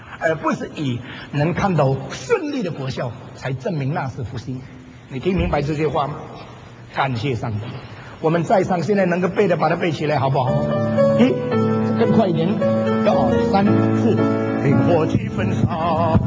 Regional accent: China; 以后呢我们中国人要记得 copyright 已经是犯法了

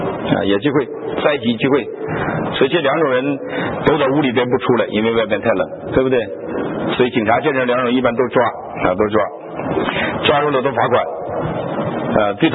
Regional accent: Northeast China, China; 我们东北人呢有一个毛病啊，就是赌啊！

